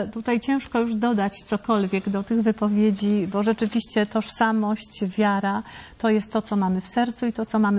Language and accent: Polish; Gdynia, Pomeranian Voivodeship, Poland; Pozdrawiam Wejherowo. Jako gdynianka